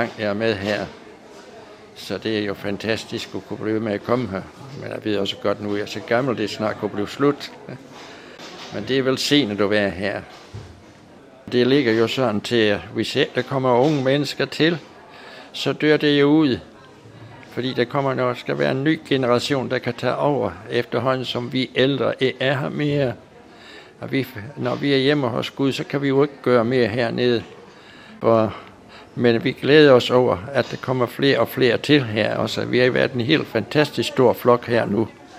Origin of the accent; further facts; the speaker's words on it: Herning, Central Denmark Region, Denmark; Jeg kommer fra Herning i Jylland, ja.